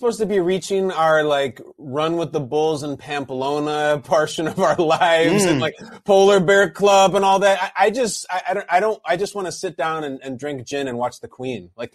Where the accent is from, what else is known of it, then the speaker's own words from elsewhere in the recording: Chicago, Illinois, United States; Listen, I'm born and raised in Chicago.